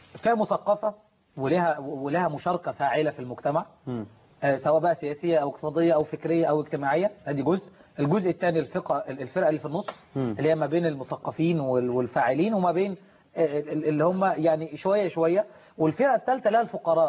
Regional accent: Egypt; احنا كلنا مصريين, بس انا كمسلم انا معتز بديني

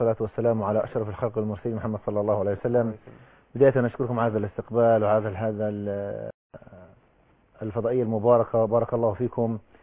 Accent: West Bank, Palestine; born there; تم تحرير الضفه الغربيه على مسقط راسي

